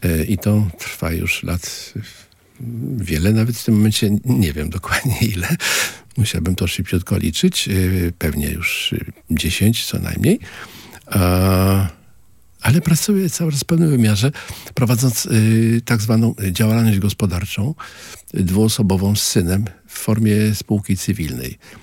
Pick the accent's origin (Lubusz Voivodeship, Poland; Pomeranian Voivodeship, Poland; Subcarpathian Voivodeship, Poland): Pomeranian Voivodeship, Poland; Gdynia; also born or lived in Sopot; Z urodzenia jestem gdynianinem. Od 14 roku życia w Sopocie i jestem sopocianinem.